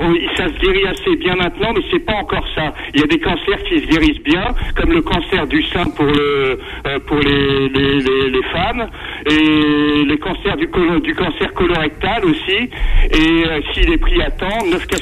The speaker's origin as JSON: {"language": "French", "country": "Algeria", "said": "Je suis algérien"}